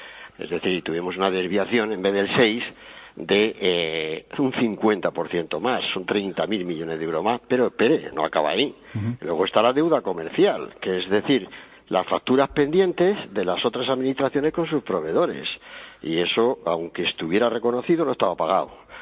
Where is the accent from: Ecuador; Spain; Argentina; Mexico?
Spain; como España, como españoles